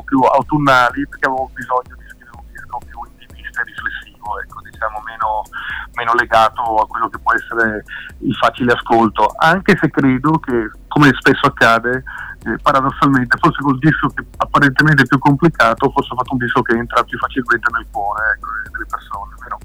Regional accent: Venice, Veneto, Italy; Io sono di Venezia, quindi sì, Marghera è il nostro scenario post-industriale

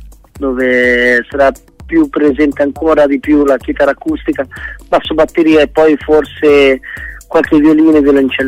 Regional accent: Milan, Lombardy, Italy; io sono di Milano, comunque qua in zona limitrofa

